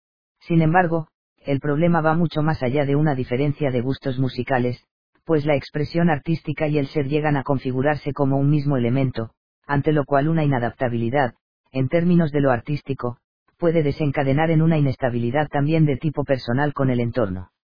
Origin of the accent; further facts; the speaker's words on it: Yopal, Casanare, Colombia; also born or lived in Acacías; Nací en Acacias, criada en Yopal, soy llanera a morir